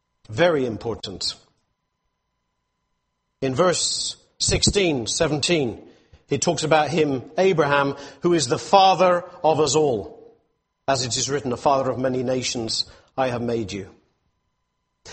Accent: England, United Kingdom; Like whoever the guy who began England, he will be my forefather because I am English, ethnically speaking. I am English.

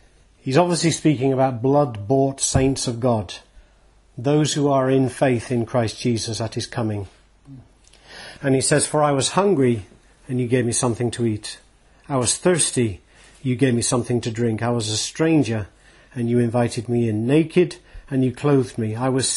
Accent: England, United Kingdom; I was not born Jewish, I'm an Englishman.

